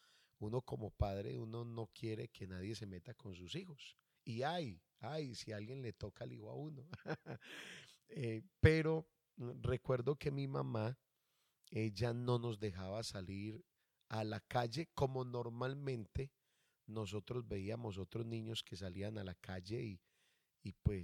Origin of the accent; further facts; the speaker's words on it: Pereira, Risaralda, Colombia; nací en el Hospital San Jorge de la ciudad de Pereira, un hospital de muchos años ya aquí en Pereira